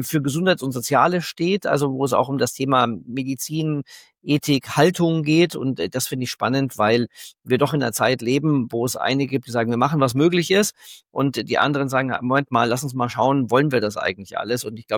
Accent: Bavaria, Germany; ich komme aus Bayern

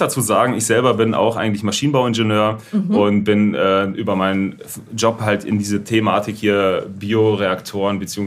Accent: Germany; Ich bin ja nur zu Besuch hier. Ich komme ja aus Deutschland

